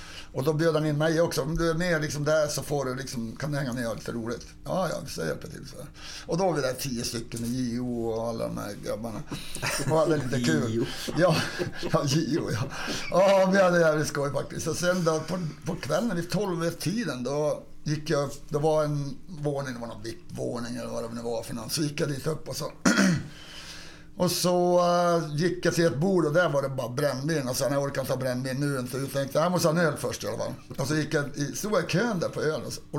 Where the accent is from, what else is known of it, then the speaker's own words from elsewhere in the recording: Kiruna, Norrbotten County, Sweden; Jag är född i Kiruna. Ja. Ja, så egentligen är ju min hemstad Kiruna.